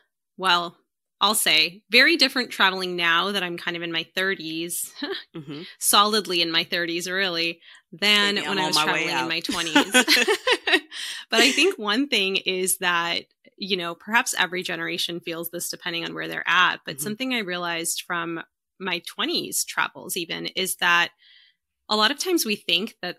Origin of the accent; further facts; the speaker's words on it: Chicago, Illinois, United States; born there; I am a Pakistani woman. I was born in Chicago, but raised, you know, in a Pakistani household.